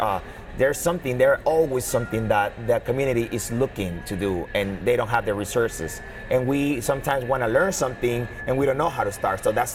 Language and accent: English; Dominican Republic; English is a second language; I am from Dominican Republic. I speak we're very well Spanish